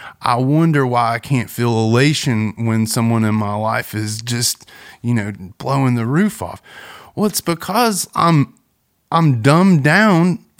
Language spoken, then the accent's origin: English; Kingsport, Tennessee, United States; I'm some idiot from Kingsport.